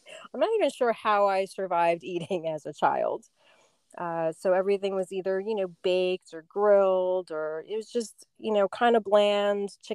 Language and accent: English; Barnegat, New Jersey, United States; I grew up down here in Barnegat. My parents, moved from North Jersey and bought the house down here. So I grew up on a lagoon property, beautiful little house.